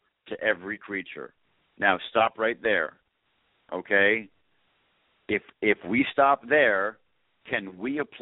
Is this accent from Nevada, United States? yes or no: no; New Jersey, United States; And I know that because I'm from New Jersey, I speak rather quickly, so I'll try and slow it down just a tad.